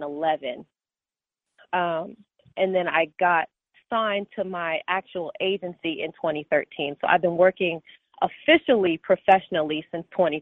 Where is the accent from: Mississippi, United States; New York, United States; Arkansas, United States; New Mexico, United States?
New York, United States; Long Island; now in Los Angeles, United States; I am a dancer from Long Island, New York, now living in Los Angeles, California.